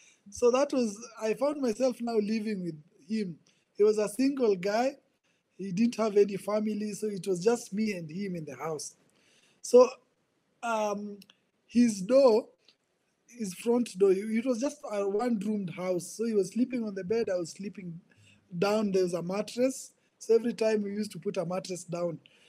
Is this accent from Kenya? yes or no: yes; Nairobi, Kenya; born there; I was born here in Nairobi, Kenya. Kenya is in the east side of Africa. Yeah, so I was born here in 1995.